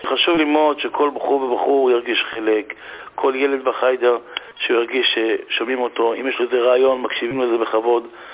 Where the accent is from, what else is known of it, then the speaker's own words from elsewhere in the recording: Jerusalem, Jerusalem District, Israel; אני מסתובב פה עכשיו עם טוש, או לורד, אצלנו בירושלים